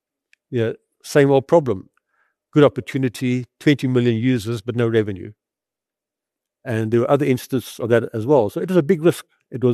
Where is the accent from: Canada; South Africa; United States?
South Africa; I don't think it may have affected him that much that we are South African.